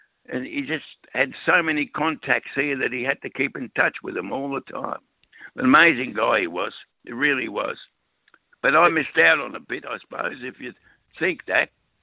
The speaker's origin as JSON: {"language": "English", "town": "Richmond", "region": "Victoria", "country": "Australia", "tie": "born or raised there", "said": "I was born, bred, educated. I married the girl that lived opposite me in Richmond, in Lennox Street, Richmond."}